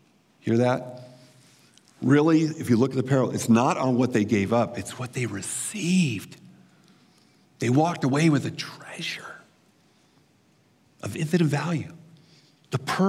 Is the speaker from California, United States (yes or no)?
yes; California, United States; When I was 15 years old, growing up in California, I got my first bona fide job as a busboy in a restaurant